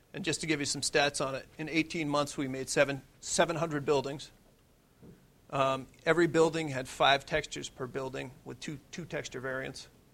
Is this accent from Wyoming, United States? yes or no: no; Middletown, New York, United States; born there; I was born in Middletown, New York.